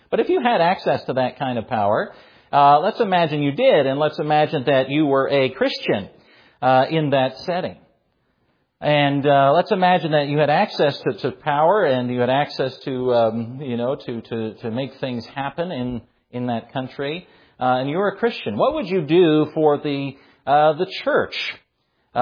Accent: Canada; also born or lived in New Zealand; we're Canadian, born in Canada and lived in New Zealand, part of the Commonwealth

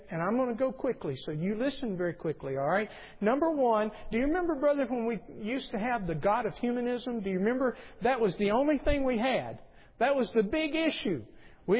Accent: the South, United States; Now, I grew up in the South

